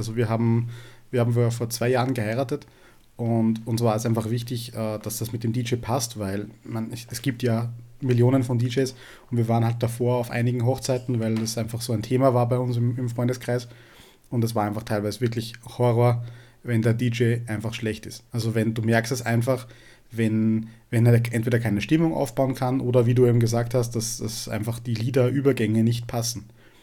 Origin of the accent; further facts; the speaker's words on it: Upper Austria, Austria; accent: Upper Austrian; mit jemandem zu sprechen, mit dem ich es gewohnt bin, Oberösterreichisch zu sprechen, sehr, sehr weird und ja, ungewohnt